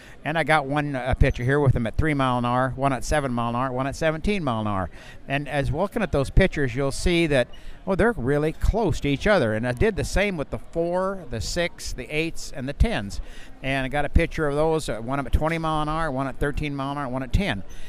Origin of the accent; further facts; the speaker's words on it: Spencer, Nebraska, United States; we're with … we're from Spencer, Nebraska.